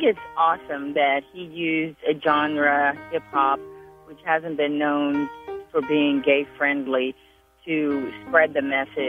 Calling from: Austin, Texas, United States; I'm calling from Austin, Texas.

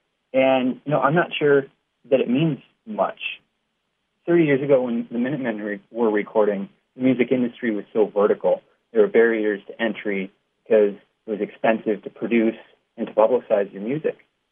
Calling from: London, United Kingdom; and I'm calling from London.

